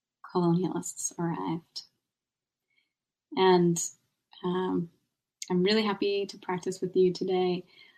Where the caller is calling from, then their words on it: Concord, Massachusetts, United States; And I'm calling in from Concord, Massachusetts, which is near Boston